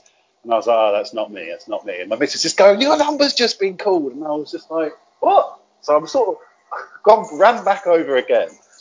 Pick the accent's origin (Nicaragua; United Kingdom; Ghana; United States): United Kingdom; Cambridge, East of England; I was like … from Cambridge.